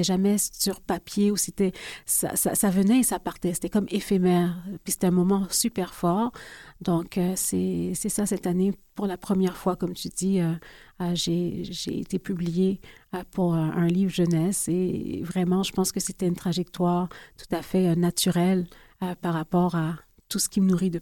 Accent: Quebec, Canada; born there; J'aime dire que je suis haïbécoise parce que je suis née au Québec, mais mes parents viennent d'Haïti.

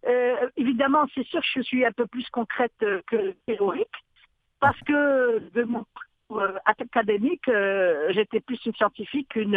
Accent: Algeria; now in Canada; Oui. En fait, je suis d'origine originaire de l'Algérie.

